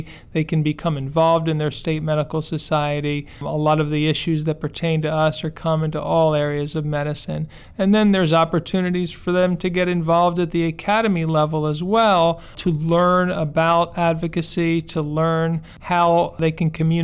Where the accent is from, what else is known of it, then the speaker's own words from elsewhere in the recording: Pennsylvania, United States; In many states, and I'm from Pennsylvania